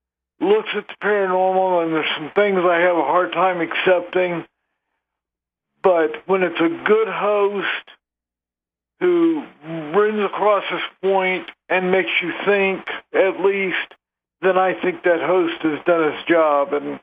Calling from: Colorado Springs, Colorado, United States; Hey, Brian … here in Colorado Springs.

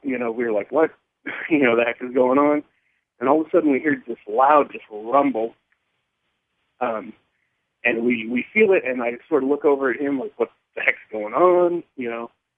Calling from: California, United States; I'm calling from California.

